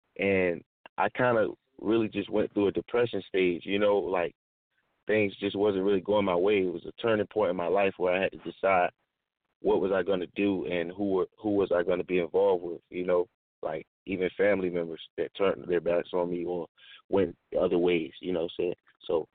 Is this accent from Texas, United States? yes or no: no; Norfolk, Virginia, United States; I'm from all over Norfolk. You know what I'm saying? I've lived in almost every neighborhood in Norfolk. I come from Burtley area though, on the south side of Norfolk.